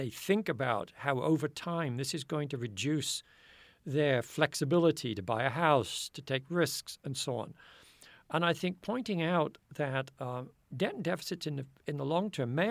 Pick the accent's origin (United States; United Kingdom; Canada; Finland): United Kingdom; England; as somebody in my 70s, think of the weatherman is a bit of a joke. I come from England